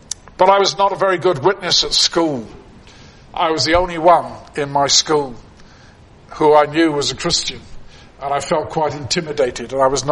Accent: London, United Kingdom; I never heard him preach as I was growing up in London.

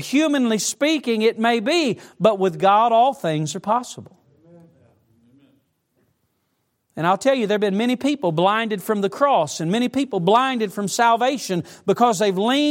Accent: the South, United States; I remember growing up in the South, and sometimes hearing my grandma, we'd call her Mamaw, or I'd hear my Papaw

